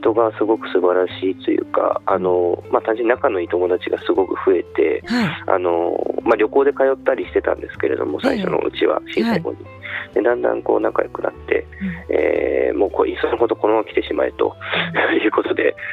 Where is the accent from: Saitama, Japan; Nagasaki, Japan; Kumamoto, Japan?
Saitama, Japan; Tokorozawa; moved away as an adult; now in Fukushima, Japan; 私埼玉県の所沢出身です。